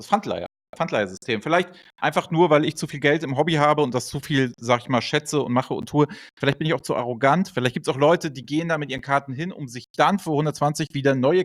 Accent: Hamburg, Germany; die 25 Euro mir als Hamburger waren sie definitiv nicht zu viel

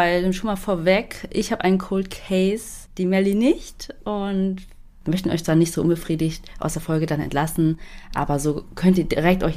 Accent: Germany; Und ich glaube, als Deutsche wissen wir alle, welche Sprachen das jetzt waren.

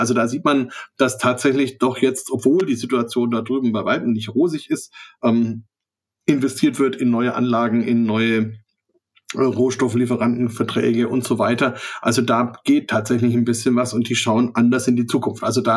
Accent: Bavaria, Germany; Also bei uns in Franken ist ja zum Beispiel so

